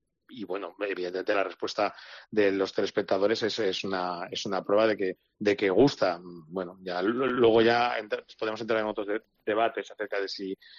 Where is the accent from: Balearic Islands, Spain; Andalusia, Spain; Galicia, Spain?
Andalusia, Spain; Seville; Yo me he criado en Sevilla, pero como no nací en Sevilla